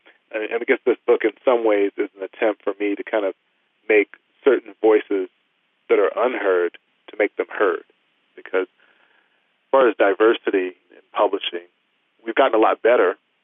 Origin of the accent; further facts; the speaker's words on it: Missouri, United States; moved away as an adult; also born or lived in New York City; I was born and raised in Missouri and went to school in Iowa, in college in Iowa, and moved to New York City after graduation.